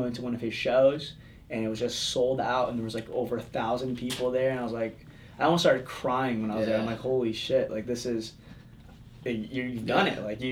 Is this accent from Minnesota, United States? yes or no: no; Palatine, Illinois, United States; I grew up in the suburbs of Chicago. It's a little town called, sort of little town called Palatine, Illinois. Northwest suburb.